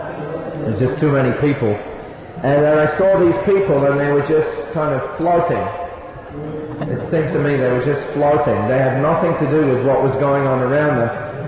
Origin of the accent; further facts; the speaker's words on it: Northern England, United Kingdom; And I remember it was her because I was from Northern England and so was she.